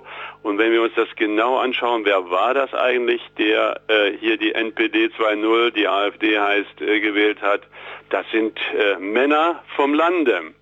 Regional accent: Berlin, Germany; now in Munich, Germany; als Berlinerin, na gut, und dann noch in München leben

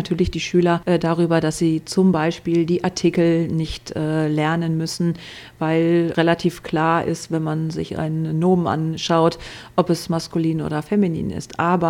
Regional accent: Essen, North Rhine-Westphalia, Germany; Ja, ich bin gebürtig aus Essen, aus dem Ruhrgebiet

